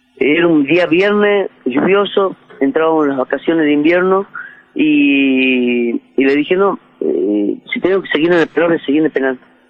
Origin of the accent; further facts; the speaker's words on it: Jujuy, Argentina; Sí, soy colla dura. Soy la expresión de muchos jujeños que sufren avasallamiento, que le quitan las tierras, que cuando amanecen tienen una topadora encima de la casa.